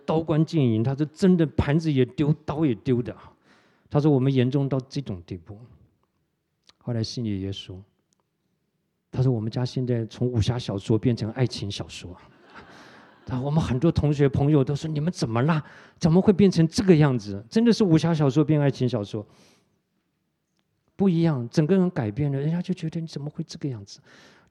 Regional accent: Taiwan; moved away as an adult; 因为我在台湾长大二十多年出来

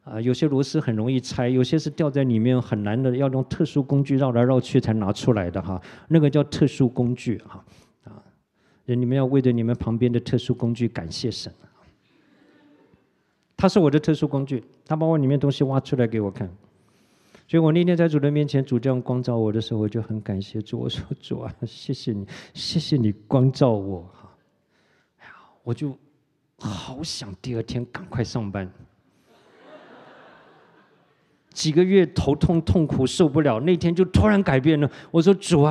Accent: Taiwan; 我从小跟人家一言不合就可以打的，真的打的。我在眷村里面

